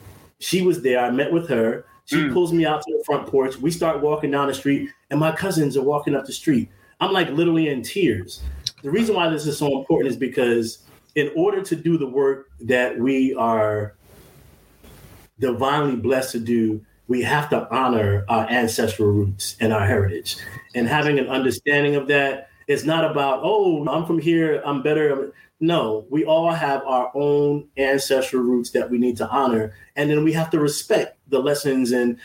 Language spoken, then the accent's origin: English; East Orange, New Jersey, United States; the Cicely Tyson School of Performing Arts in my hometown, East Orange